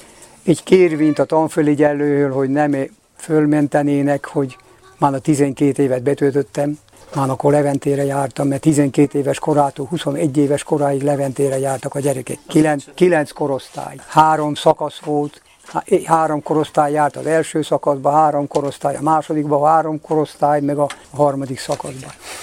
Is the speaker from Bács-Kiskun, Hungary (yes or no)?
no; Szelevény, Jász-Nagykun-Szolnok, Hungary; born there; Én Jász-Nagykun Szolnok vármegyébe születtem, Szelevény, Tiszai alsójárás, így tanultuk.